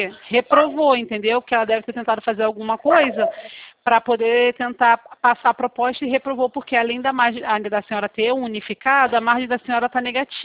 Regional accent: Rio de Janeiro, Brazil; eu sou aqui de Campo Grande

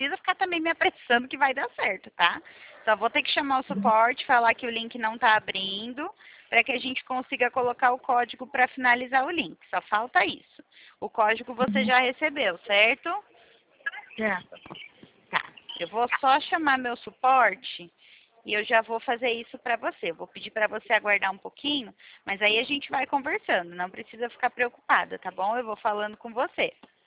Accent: São Paulo, Brazil; eu sou de São Paulo.

